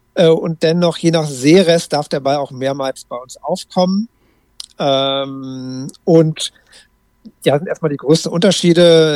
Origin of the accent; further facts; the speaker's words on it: Berlin-Brandenburg, Germany; Hier, wo ich herkomme, Berlin-Brandenburg, gibt es halt 2 Standorte.